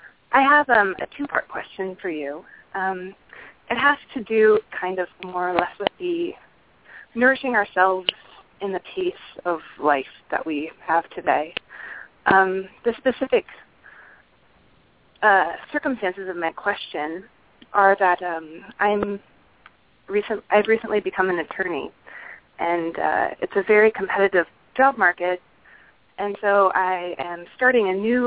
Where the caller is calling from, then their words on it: Chicago, Illinois, United States; I'm calling from Chicago.